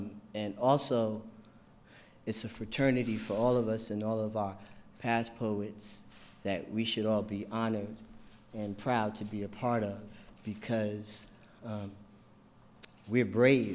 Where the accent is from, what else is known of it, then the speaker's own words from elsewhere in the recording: Queens, New York, United States; I grew up in Queens, New York, and the neighborhood was, it was pr